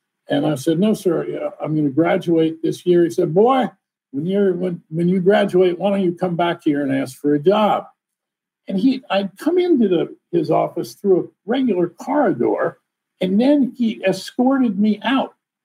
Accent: Washington, District of Columbia, United States; So part of the book is also about my growing up in Jim Crow Washington. I went to segregated public schools, legally segregated public schools in the capital of the United States.

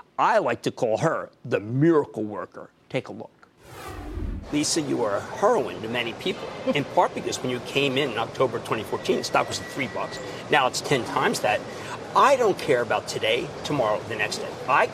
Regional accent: New Jersey, United States; Let's go to Craig in my home state of New Jersey.

